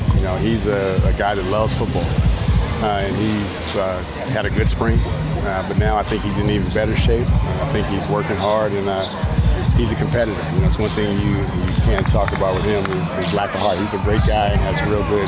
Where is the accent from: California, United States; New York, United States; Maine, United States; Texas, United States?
California, United States; now in Eugene, United States; I'm originally from California, but both my kids were born here in Oregon, so I've been here before.